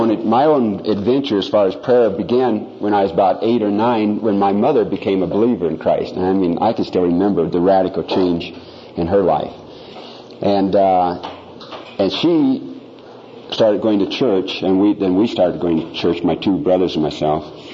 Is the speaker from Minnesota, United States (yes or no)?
no; Iowa, United States; Well, I grew up in Iowa. Hey, how about that? We got some other Iowans here.